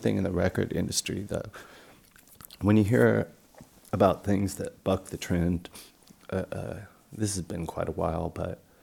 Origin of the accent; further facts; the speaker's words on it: Newport Beach, California, United States; now in San Francisco, United States; I'm from Newport Beach, California.